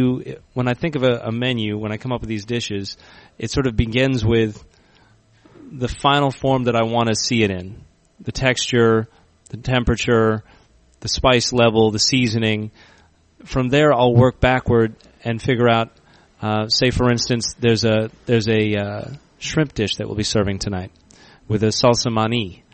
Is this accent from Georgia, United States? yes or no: yes; Georgia, United States; As you can tell, I'm from South Georgia